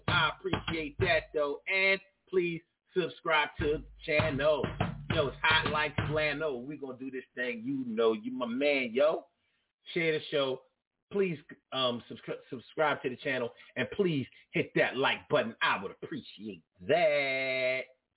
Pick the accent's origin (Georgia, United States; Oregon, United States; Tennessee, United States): Georgia, United States; Macon; I'm from Macon. Man, fuck y'all. I'm from Macon, baby.